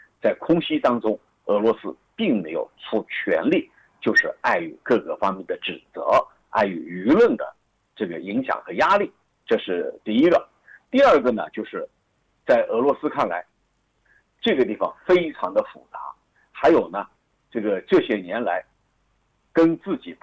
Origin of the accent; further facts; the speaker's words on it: China; 那么我们中国人有句话，打狗要看主人